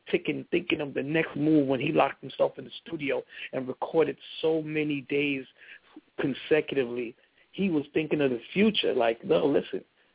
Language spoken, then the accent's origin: English; Queens, New York, United States; now in North Carolina, United States; because I'm from Southside Jamaica, Queens. I reside in North Carolina right now, but I'm do or die South Side.